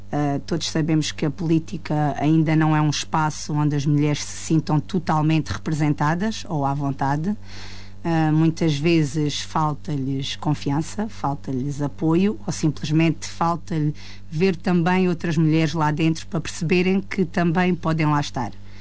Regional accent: Vidigueira, Beja, Portugal; entrei porque gosto da minha terra e porque acredito que a Vidigueira merece mais.

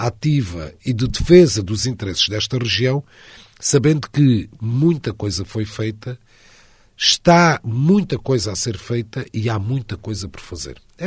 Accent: Portugal; nós, enquanto portugueses, iremos votar para uma liderança no país

